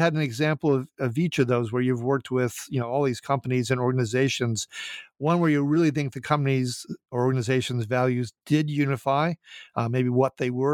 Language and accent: English; Minnesota, United States; my being from Minnesota, where we have this phrase, Minnesota nice